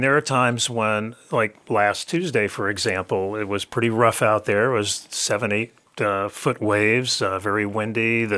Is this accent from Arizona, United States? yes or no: no; Brooklyn, New York, United States; born there; I think it was because I was born on Shore Road in Brooklyn on the Hudson River. I think I could hear it from my crib, and that just programmed me for the rest of my life.